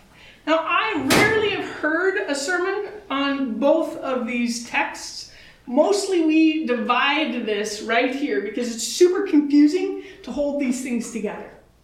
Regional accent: United States; now in Canada; I'm an American originally. I'm a Baptist. And so I sat in circles listening to residential school survivors' stories, seeing myself as separate because I'm not Canadian.

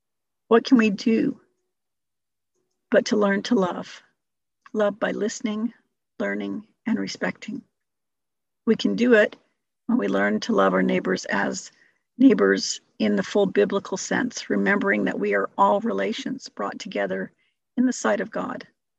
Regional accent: United States; moved away as an adult; now in Abbotsford, Canada; Now, I've been in Abbotsford for almost 33 years. I've surpassed the 25 years I spent growing up in the United States.

